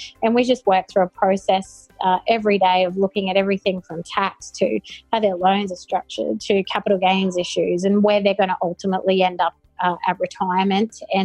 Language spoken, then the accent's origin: English; Thursday Island, Queensland, Australia; But, yeah, up until the end of year 9, we did all our growing up on Thursday Island.